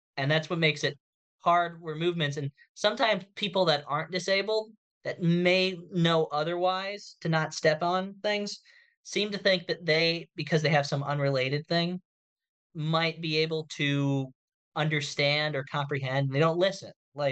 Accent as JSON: {"language": "English", "town": "Akron", "region": "Ohio", "country": "United States", "tie": "born or raised there", "said": "I grew up in Akron, Ohio, like a suburb of Akron. So rural Ohio, kind of in the middle of nowhere, kind of close to Akron"}